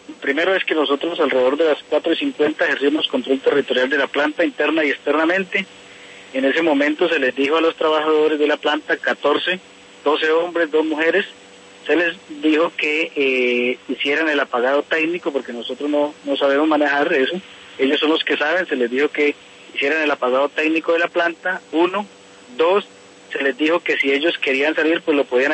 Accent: Colombia; Nosotros nos sentimos colombianos, somos colombianos.

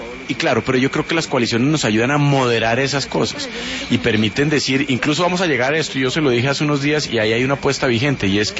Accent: Colombia; aquí los ganadores somos los colombianos

